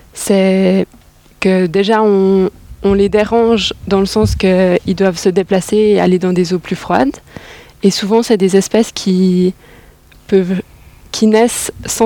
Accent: Switzerland; je pense que en tant que Suisse où on ne vit pas proche d'un océan

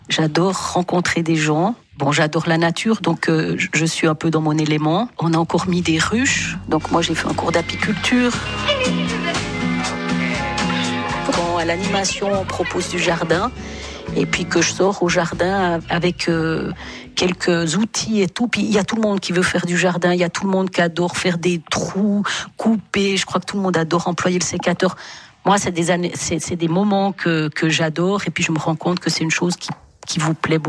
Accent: Fribourg, Switzerland; Alors moi, j'ai grandi en Suisse. Je suis moitié suisse et moitié panamienne, du Panama, de l'Amérique latine.

